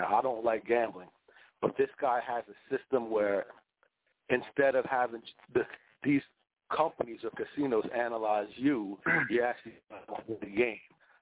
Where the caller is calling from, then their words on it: New Jersey, United States; I'm calling from South Jersey